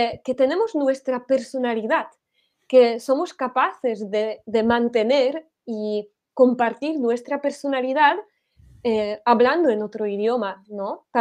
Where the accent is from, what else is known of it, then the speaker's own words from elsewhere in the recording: Canary Islands, Spain; accent: Tenerife; yo tampoco pronuncio como se pronuncia en muchas partes de España. Tengo una pronunciación distinta. Entonces también es eso, ¿no? Que digamos que vengo de Tenerife.